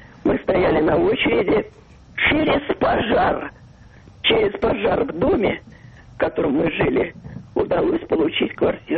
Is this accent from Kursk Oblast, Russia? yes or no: no; Moscow, Russia; born there; Я родилась в Москве, не то что я приезжая была.